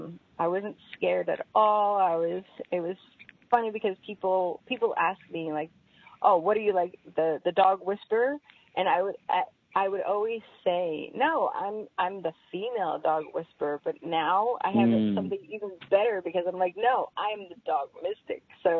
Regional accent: New Jersey, United States; just growing up in North Jersey and with a more Italian customs, I'm very calm and slower moving than most people from New Jersey.

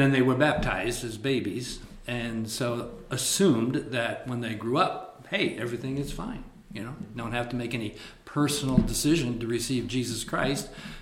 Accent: Boston, Massachusetts, United States; born there; I was born in Boston, and I went to the Evangelical Free Church of Boston, which was the mother church of the Norwegian Danish Synod.

